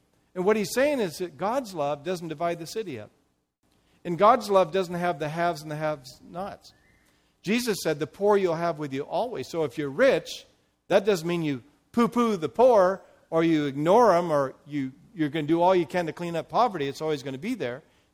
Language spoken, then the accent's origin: English; Portland, Oregon, United States; Now, when I grew up in Portland, Oregon, our city was divided by the Willamette River.